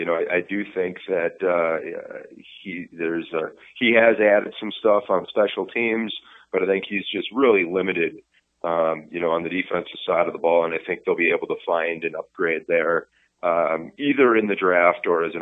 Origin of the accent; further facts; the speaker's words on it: Wisconsin, United States; born there; also born or lived in Miami; And since I was born in Wisconsin, I watch a lot of Big Ten football. I did live in Miami for a while, so I'm a Canes fan